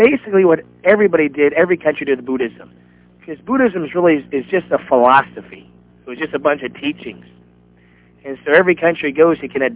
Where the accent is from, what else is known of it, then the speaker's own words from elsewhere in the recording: United States; now in Thailand; Being that I'm an American, my mother's Vietnamese, but I was born in America. And then I was born again in Thailand, an American born again in Thailand.